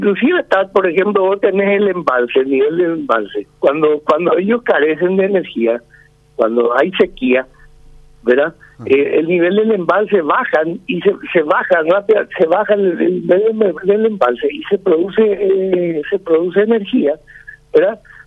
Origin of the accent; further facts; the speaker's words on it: Paraguay; yo como paraguayo